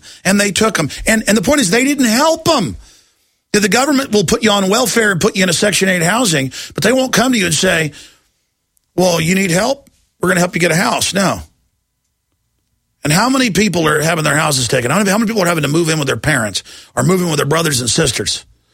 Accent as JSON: {"language": "English", "town": "Dallas", "region": "Texas", "country": "United States", "tie": "born or raised there", "said": "I grew up in Dallas medium tier golf course, nothing fancy, the neighborhood."}